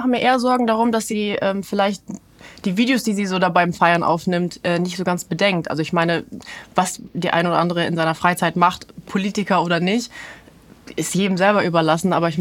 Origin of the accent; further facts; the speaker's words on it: Diepholz, Lower Saxony, Germany; ich war jetzt am Wochenende zu Hause bei uns in Diepholz, da gibt es nämlich jedes Jahr den Stoppelmarkt